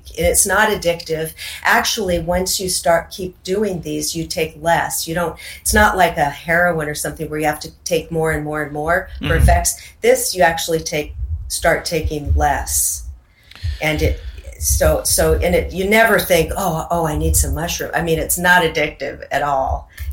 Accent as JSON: {"language": "English", "town": "Seattle", "region": "Washington", "country": "United States", "tie": "born or raised there", "said": "growing up in Seattle, there's a lot of Native American culture there"}